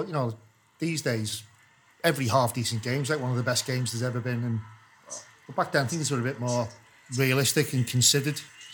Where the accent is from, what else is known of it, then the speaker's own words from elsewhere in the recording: Liverpool, North West England, United Kingdom; So he knew I was from Liverpool.